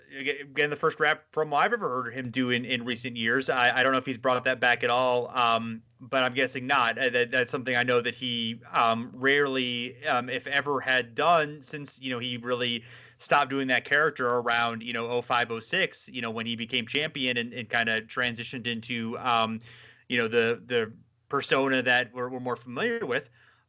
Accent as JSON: {"language": "English", "town": "Boston", "region": "Massachusetts", "country": "United States", "said": "And as a Bostonian, proud Bostonian, that's even extra credibility to the argument"}